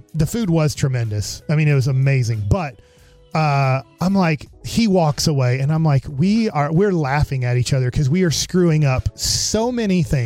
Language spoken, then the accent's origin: English; Texas, United States; And then he goes, where are you from? And we go, we're from Texas.